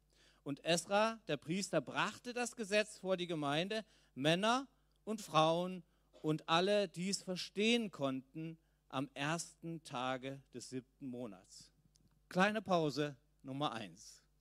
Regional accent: Leipzig, Saxony, Germany; born there; ich bin in Leipzig geboren.

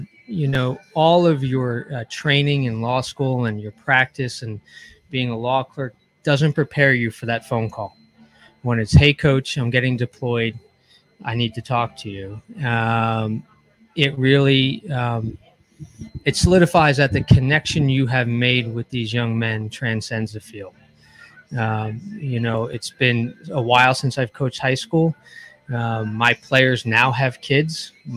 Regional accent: Easton, Pennsylvania, United States; I'm from Easton, Pennsylvania, which is the Lehigh Valley, about an hour northeast of here.

